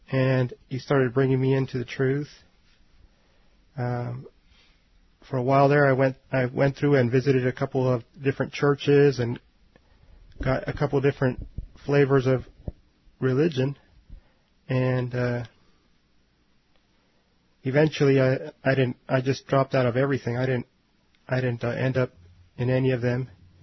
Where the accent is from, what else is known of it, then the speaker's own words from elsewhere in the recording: California, United States; I grew up in California, and I originally was Roman Catholic